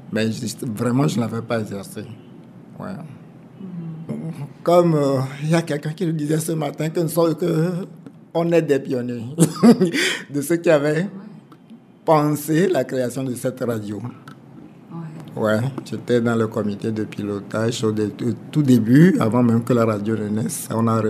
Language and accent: French; Plateaux, Togo; first language Ikposo; Et je suis allé faire un peu de traduction de la Bible dans ma langue maternelle, qui est l'Ikoso. Dans la région des plateaux, au niveau d'Atapame.